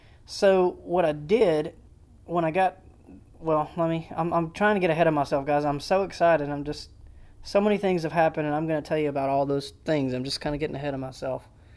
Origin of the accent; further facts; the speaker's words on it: the South, United States; And I'm from the South, so I call it a book bag.